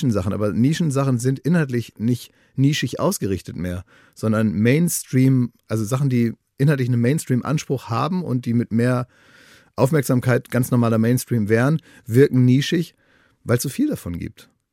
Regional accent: Oldenburg, Lower Saxony, Germany; Ich komme aus Oldenburg und da ist die allgemeine Stimmung, zumindest in meinem Leben, in dem ich groß werden durfte

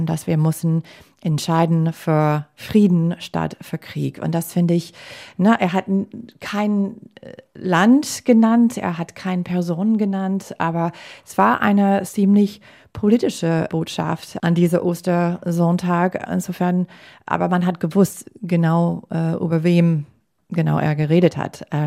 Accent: United States; German is a second language; ich muss sagen, als Amerikanerin war besonders ein Amerikaner.

